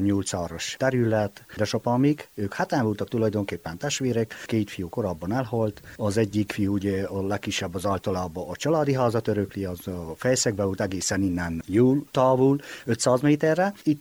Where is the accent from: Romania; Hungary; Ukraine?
Romania; Bodoș, Covasna; bodosi lakos, 55 éves, itt születtem Bodosba.